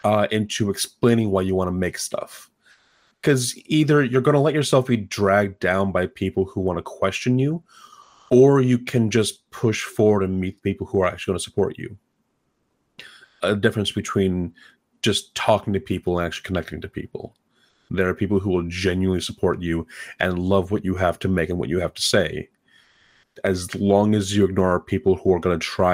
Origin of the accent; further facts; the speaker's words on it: Philippines; I felt a lot of harsh ways about being Filipino before Cena Una.